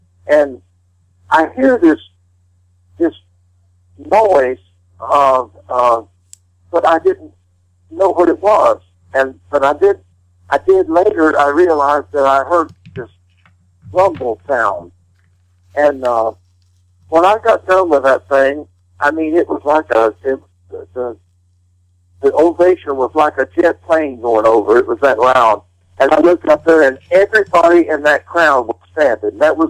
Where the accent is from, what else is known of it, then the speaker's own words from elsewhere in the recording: Hyden, Kentucky, United States; And one of the places was my hometown of Hyden, Kentucky.